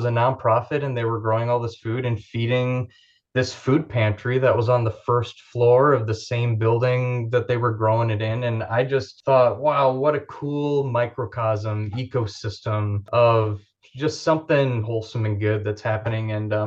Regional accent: Wisconsin, United States; moved away; I grew up in Wisconsin, but moved away for many years and figured I'd live in the big city my whole life

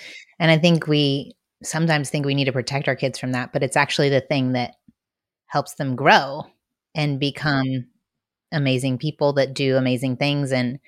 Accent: Indiana, United States; because I grew up in Indiana, my dad was running for offices.

